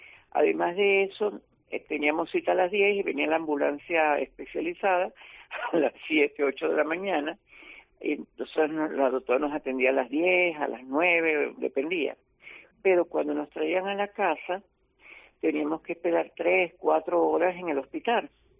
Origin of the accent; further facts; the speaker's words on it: Venezuela; now in Spain; Yo en mi país, dependiendo del volumen de la cartera, venezolano.